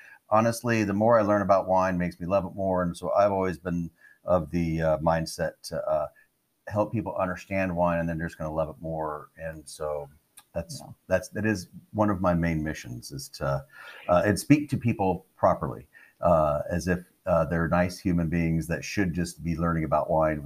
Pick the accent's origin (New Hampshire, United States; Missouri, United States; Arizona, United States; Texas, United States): Arizona, United States; Phoenix; born and raised in Phoenix, Arizona, to parents who didn't drink wine